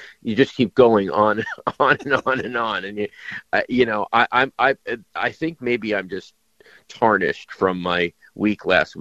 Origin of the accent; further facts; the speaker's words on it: Long Island, New York, United States; Listen, I'm coming from Long Island, in New York. We don't have a college football team really